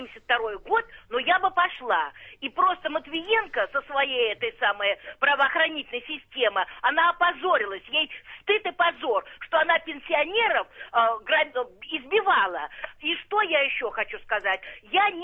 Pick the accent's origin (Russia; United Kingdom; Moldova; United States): Russia; Moscow; я москвичка, я в свое время ходила и на Манежную площадь, и в Лужники. Сейчас уже мне 72-й год